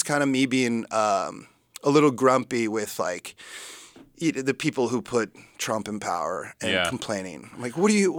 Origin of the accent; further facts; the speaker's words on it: Iowa, United States; But also I grew up in Iowa, which is 5 years behind.